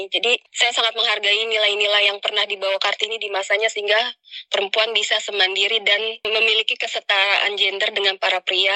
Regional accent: Jakarta, Indonesia; born there; now in Bekasi, Indonesia; Saya kelahiran Jakarta 42 tahun yang lalu.

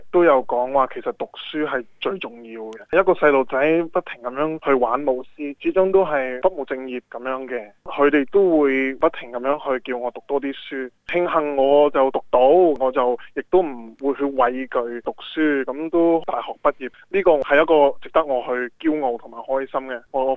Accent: Australia; 其实呢，我是澳洲出世土生土长的澳洲人

